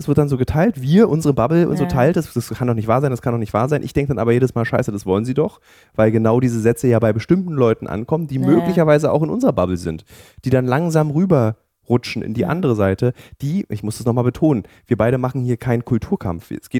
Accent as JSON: {"language": "German", "region": "Berlin", "country": "Germany", "tie": "born or raised there", "said": "von mir in meiner Heimatstadt Berlin."}